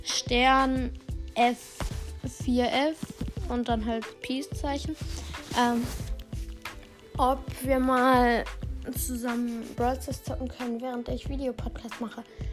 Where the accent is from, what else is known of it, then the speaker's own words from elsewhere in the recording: Bremen, Germany; Also, ich komme aus Bremen